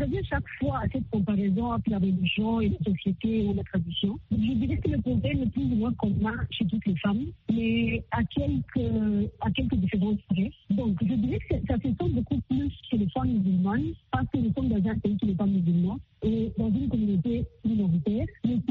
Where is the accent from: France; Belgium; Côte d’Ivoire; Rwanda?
Rwanda; mes droits en tant que Rwandais, mais aussi à mes droits en tant que femme musulmane